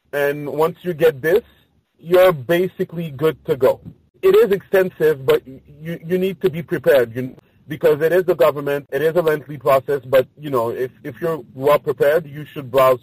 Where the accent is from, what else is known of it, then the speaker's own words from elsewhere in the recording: Montreal, Quebec, Canada; As you know, I come from Montreal, Canada, right?